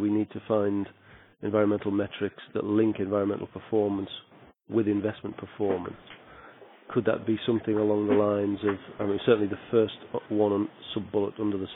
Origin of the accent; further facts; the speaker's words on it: Middlesbrough, North East England, United Kingdom; showing a wonderful picture of the bridge from my hometown of Middlesbrough in the north of England